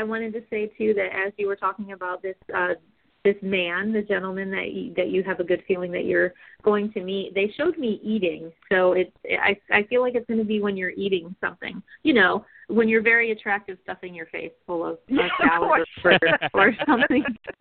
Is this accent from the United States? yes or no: yes; Ohio, United States; Patricia, you know, I'm from Ohio, and I have my undergrad in Baldwin-Wallace, so I'm very, very familiar with the area